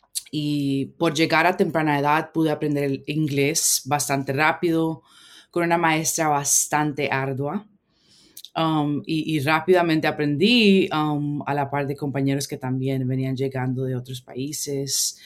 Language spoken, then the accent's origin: Spanish; Costa Rica; me imagino que hay muchas personas en mi país, Costa Rica, y en muchos otros países